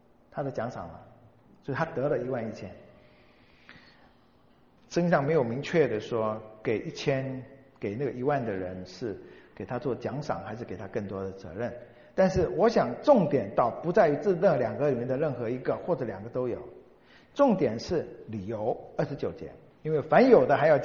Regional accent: China; 所以我们中国人有一种说法，不做不错，少做少错啊

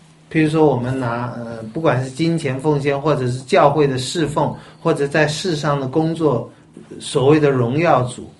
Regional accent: China; 我们中国人举杯有好几个意思吧。

